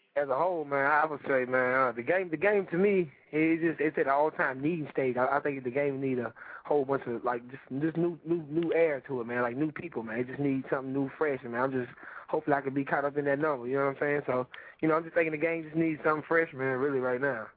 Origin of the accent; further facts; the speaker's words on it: Ridgeway, South Carolina, United States; I'm from South Carolina, from Ridgeway, South Carolina.